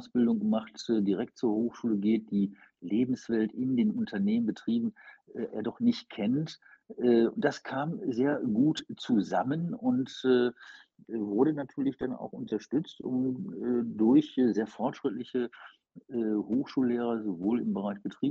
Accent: Wuppertal, North Rhine-Westphalia, Germany; frühere Oberbürgermeister meiner Heimatstadt Wuppertal

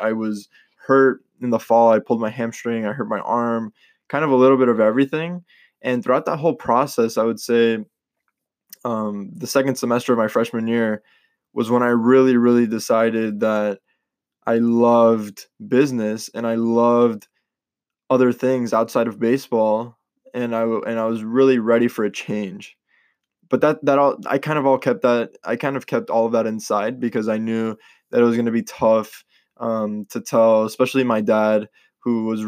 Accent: Miami, Florida, United States; born there; So I was born in Miami, Florida, and I am originally from a Colombian descent.

